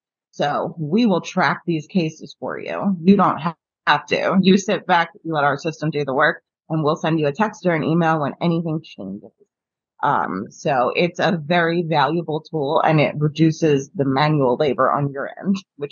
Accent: New Jersey, United States; So I'm from New Jersey. Marijuana in general now is legal here.

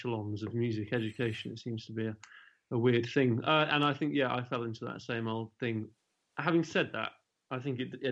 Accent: Chiswick, London, United Kingdom; Where did I grow up? In Chiswick on Devonshire Road.

